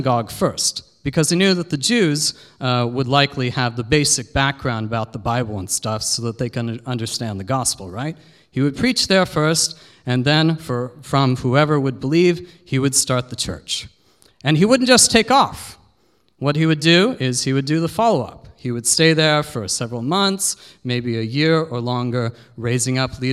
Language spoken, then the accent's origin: English; Oregon, United States; now in Suzhou, China; I'm from Oregon in the U.S., and I've been here for 12 years in Suzhou already.